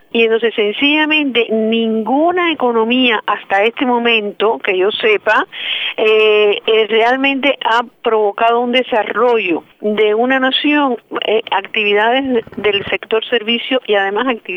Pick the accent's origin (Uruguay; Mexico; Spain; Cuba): Cuba; Y nosotros somos caribeños, somos americanos, somos contemporáneos, somos un país muy joven